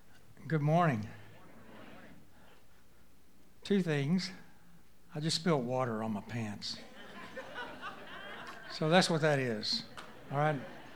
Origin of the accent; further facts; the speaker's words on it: Wichita Falls, Texas, United States; I grew up in Wichita Falls, Texas. My parents started a Bible church when I was 6 years old.